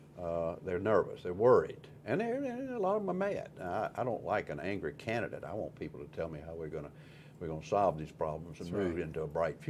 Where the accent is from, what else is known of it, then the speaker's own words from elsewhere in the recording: Grenada, Mississippi, United States; You know, I was born in Grenada, Mississippi. My folks lived out in the sticks so far as we got to our house, the road ended.